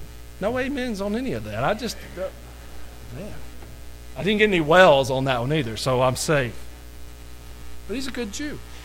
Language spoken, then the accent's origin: English; Georgia, United States; When I grew up in Georgia, there was a place called Jackson Trail Road